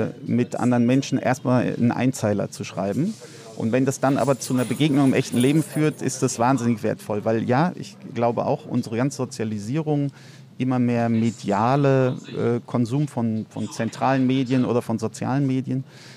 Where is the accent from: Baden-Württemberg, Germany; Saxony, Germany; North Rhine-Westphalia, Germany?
Baden-Württemberg, Germany; Heidelberg; Weil ich habe in Heidelberg, wo ich aufgewachsen bin, bis heute 2, 3 enge Freunde.